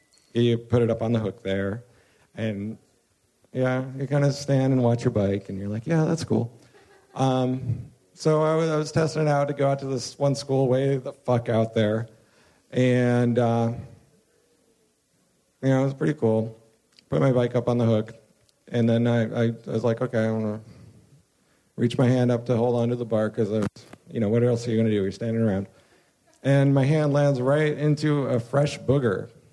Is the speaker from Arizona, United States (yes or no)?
yes; Tucson, Arizona, United States; now in Portland, United States; I'm from Tucson, Arizona, and I grew up riding the bus there, and that was some scary shit.